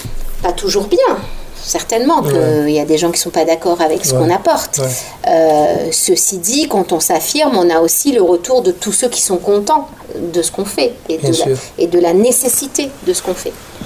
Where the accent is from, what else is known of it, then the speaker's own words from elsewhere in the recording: Algeria; now in France; moi, je suis née et j'ai grandi en Algérie, donc j'ai eu la version algérienne de l'histoire. Ouais. Et puis après, je suis arrivée ici, j'ai eu la version française de l'histoire.